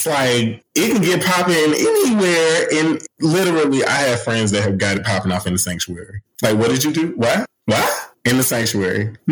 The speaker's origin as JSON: {"language": "English", "region": "South Carolina", "country": "United States", "tie": "born or raised there", "said": "growing up in the South. For me, you know, which South Carolina is the Bible state of the freaking world."}